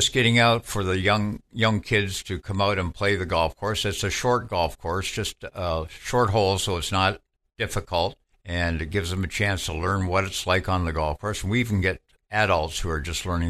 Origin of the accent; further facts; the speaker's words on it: London, United Kingdom; moved away as an adult; when I was a kid growing up in London, and we lived near Thames Valley Golf Club